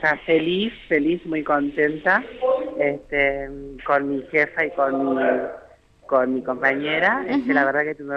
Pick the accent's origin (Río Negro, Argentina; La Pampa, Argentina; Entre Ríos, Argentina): Río Negro, Argentina; San Antonio Este; Yo soy de San Antonio Este.